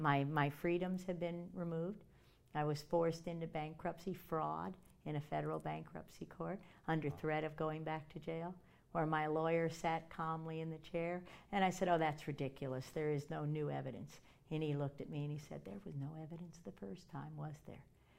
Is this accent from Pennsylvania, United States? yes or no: no; Washington, District of Columbia, United States; I grew up in Washington. I know the games they play in Washington.